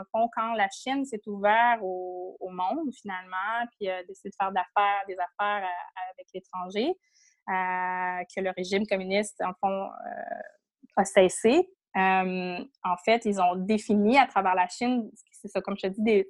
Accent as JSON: {"language": "French", "town": "Quebec City", "region": "Quebec", "country": "Canada", "said": "moi, je venais de Québec, puis c'est, tu sais, comme on l'a dit, vraiment une Frenchy place, pas besoin de parler l'anglais."}